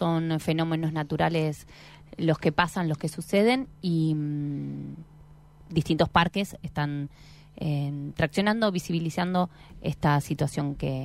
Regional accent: Argentina

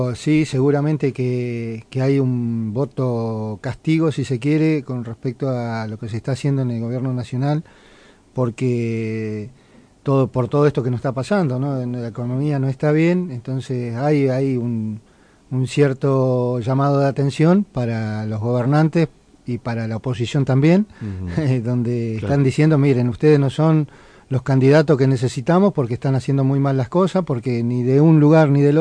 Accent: Argentina; como argentinos

